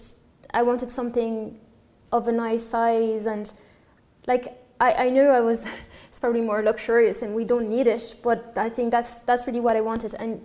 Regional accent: Paris, Île-de-France, France; English is a second language; now in Dublin, Ireland; I'm from France, from Paris.

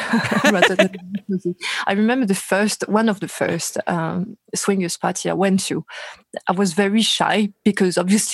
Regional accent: Paris, Île-de-France, France; English is a second language; moved away; Paris, France.

